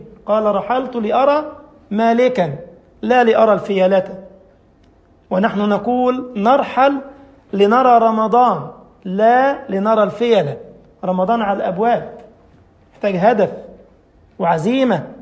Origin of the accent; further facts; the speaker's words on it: Egypt; عندنا في مصر منطقة كاملة اسمها الإمام الليثي